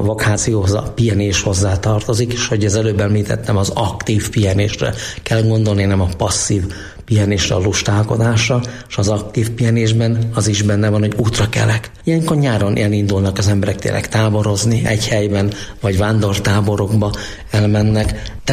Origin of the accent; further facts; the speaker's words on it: Hungary; Én mivel vidéki gyerek vagyok, falusi gyerek vagyok